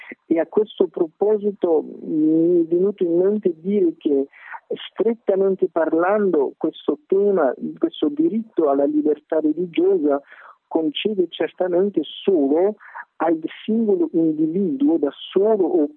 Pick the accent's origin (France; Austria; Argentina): Austria; Io vengo dall'Austria, che è pure un paese europeo e pure cattolico.